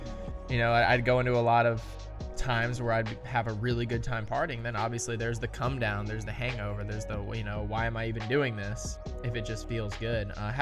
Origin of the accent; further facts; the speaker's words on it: Lawrenceville, Georgia, United States; I grew up in the Atlanta, Georgia area, Lawrenceville, Georgia. So I grew up in a Baptist church